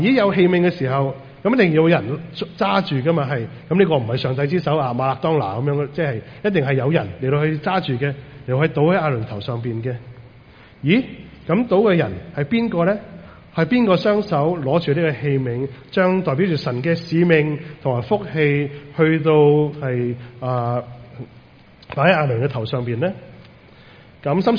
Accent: China

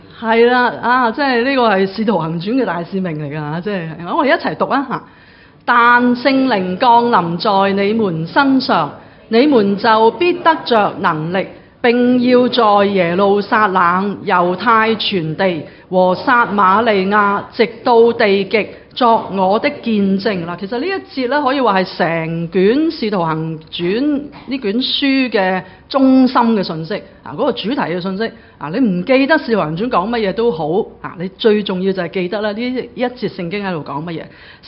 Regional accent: Guangdong, China; 我们广东人都有句说话的

